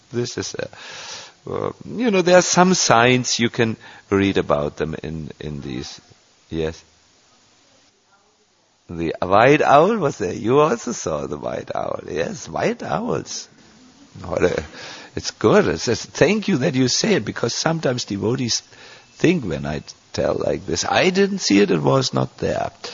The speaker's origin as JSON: {"language": "English", "country": "Germany", "accent": "German", "second_language": "English", "said": "because my English is in the beginning stages and you will have to hear through my thick German accent what I'm saying."}